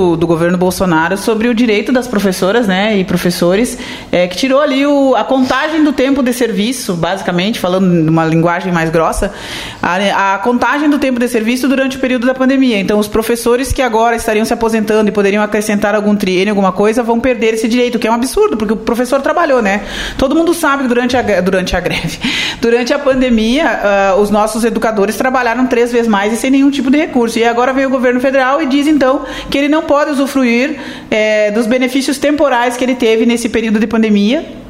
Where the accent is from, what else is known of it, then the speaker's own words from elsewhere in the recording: Faxinal, Paraná, Brazil; lá em Faxinal, né? A minha escola, a minha terrinha.